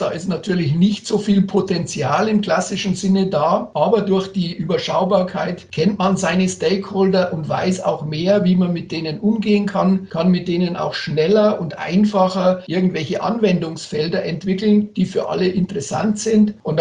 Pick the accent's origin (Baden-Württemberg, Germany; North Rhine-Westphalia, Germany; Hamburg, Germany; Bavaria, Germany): Bavaria, Germany; born there; now in Munich, Germany; Also gebürtig komme ich aus dem Bayerischen Wald, wohne aber schon seit vielen, vielen Jahren in München.